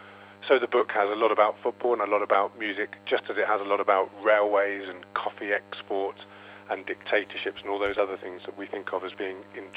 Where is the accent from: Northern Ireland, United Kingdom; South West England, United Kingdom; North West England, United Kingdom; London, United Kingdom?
South West England, United Kingdom; Bristol; now in Quito, Ecuador; which put anything in my hometown of Bristol to shame, really.